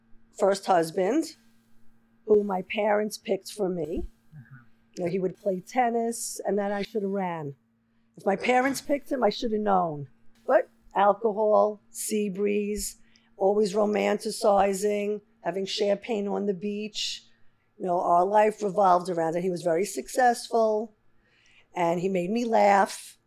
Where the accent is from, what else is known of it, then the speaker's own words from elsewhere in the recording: Forest Hills, New York, United States; Growing up in Forest Hills, I would walk to high school and I would actually smoke pot.